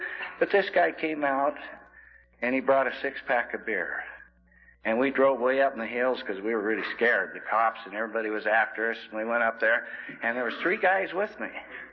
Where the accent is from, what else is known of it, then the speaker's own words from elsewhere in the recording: Coulee Dam, Washington, United States; I was born and raised in Coulee Dam, Washington. I was born on the Colville Indian Reservation, and I have lived in that area most of my life.